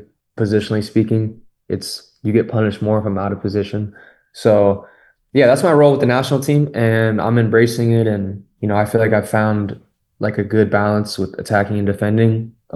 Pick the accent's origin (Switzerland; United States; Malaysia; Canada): United States; Fresno, California; Yeah, so I grew up, you know, born and raised in Fresno.